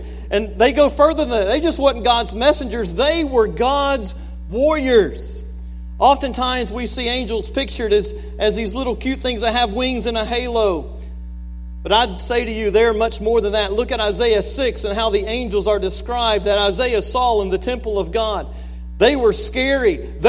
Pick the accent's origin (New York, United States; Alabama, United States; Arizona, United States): Alabama, United States; I grew up in Alabama.